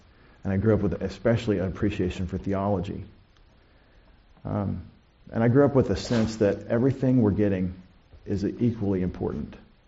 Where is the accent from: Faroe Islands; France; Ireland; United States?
United States; Longview, Texas; I grew up in Longview, Texas.